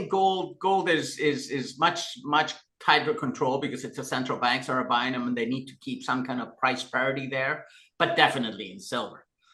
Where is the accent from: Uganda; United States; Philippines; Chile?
Chile; Now, coming from Latin America, I'm from Chile.